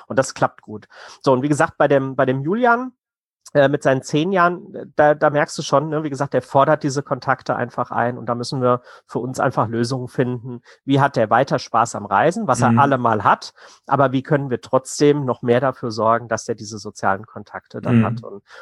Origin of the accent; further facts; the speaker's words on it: Hesse, Germany; Und in Hessen, ne, wir kommen aus Hessen